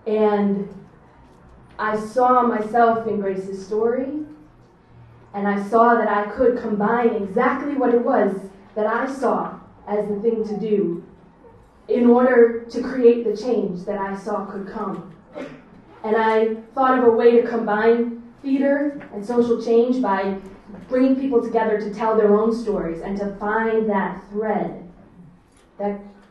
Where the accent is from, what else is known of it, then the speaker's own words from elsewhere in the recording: Detroit, Michigan, United States; I'm from Detroit, also. … that made me think that I missed out on Detroit summer.